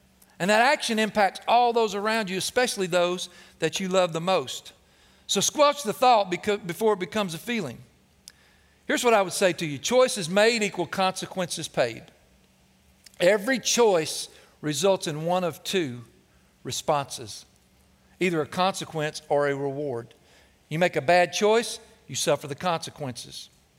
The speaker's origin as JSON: {"language": "English", "town": "Cleveland", "region": "Tennessee", "country": "United States", "tie": "born or raised there", "said": "You know, growing up in the Vatican City, Cleveland, Tennessee, of our denomination, I was taught really strictly everything that we did not believe."}